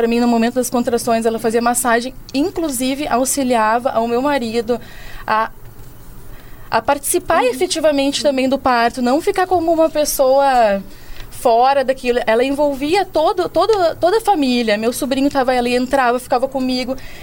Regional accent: Porto Alegre, Rio Grande do Sul, Brazil; Na verdade, eu vim de Porto Alegre

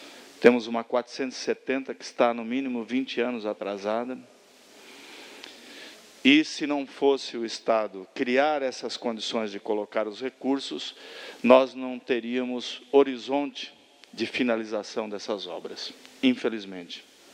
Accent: Santa Catarina, Brazil; Nós que somos do Vale do Itajaí, do Alto Vale, sabemos o quanto isso é importante.

